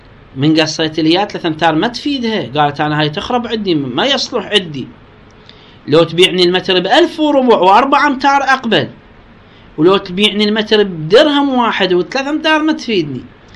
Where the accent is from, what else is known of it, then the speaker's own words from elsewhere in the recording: Iraq; بس إحنا عندنا في العراق البيض يباع بالعد،